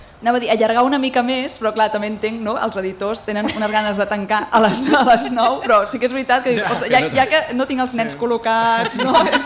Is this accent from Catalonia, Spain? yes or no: yes; Olesa de Montserrat, Catalonia, Spain; com quan vaig al meu poble a Olesa per festa major, per Nadal, per Cap d'Any, que saps que veuràs els amics de tota la vida.